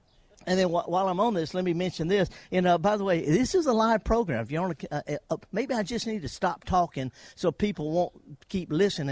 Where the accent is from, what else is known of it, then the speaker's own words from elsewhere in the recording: Mississippi, United States; through all kinds of weather in the Delta. And, you know, we can have some pretty severe weather. I'm from the Delta.